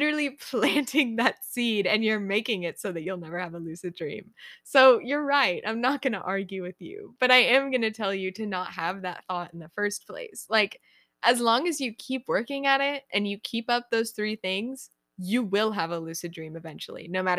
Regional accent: California, United States; accent: California; I am from California, and that's why I have a California accent, and I say like all the time. So yeah, California, I'm pretty close to San Francisco, so that's where I'm from, and I was born here, so I've always lived here.

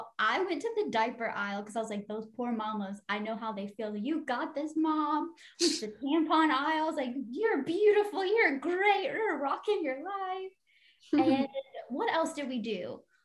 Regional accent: Louisiana, United States; So Rucci is from Louisiana. I'm from Louisiana. Savannah's from Alabama. But me and Savannah live in Louisiana and Rucci lives in Alabama.

